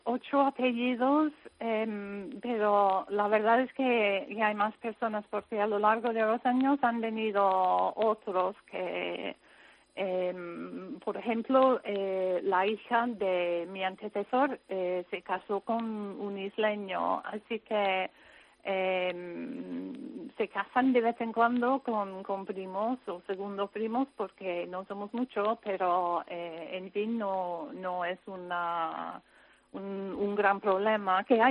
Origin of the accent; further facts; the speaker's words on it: Scotland, United Kingdom; Spanish is a second language; now in Tristan da Cunha; No. Yo soy escocesa.